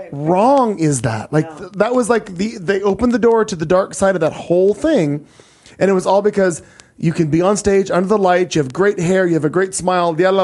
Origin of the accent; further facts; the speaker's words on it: Midwest, United States; I come from the Midwest, and I used to run around with a group of people.